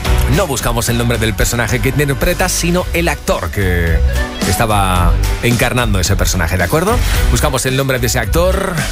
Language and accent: Spanish; Valencia, Valencian Community, Spain; que este sábado actúan en mi tierra, en Valencia.